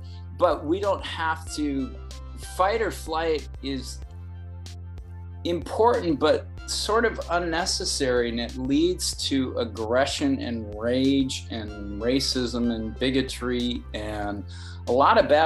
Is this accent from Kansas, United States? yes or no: no; Santa Barbara, California, United States; but then I grew up in Santa Barbara. I moved back to Santa Barbara